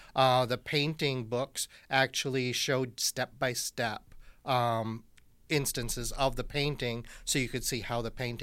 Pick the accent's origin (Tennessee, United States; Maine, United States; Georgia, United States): Maine, United States; Lewiston; born there; I was born in Lewiston, Maine. My parents are still there, and I have a sister who still lives in Maine.